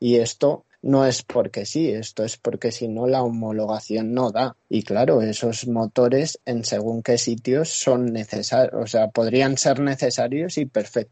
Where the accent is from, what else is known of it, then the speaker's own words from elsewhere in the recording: Castilla-La Mancha, Spain; pero por ejemplo en mi pueblo de Guadalajara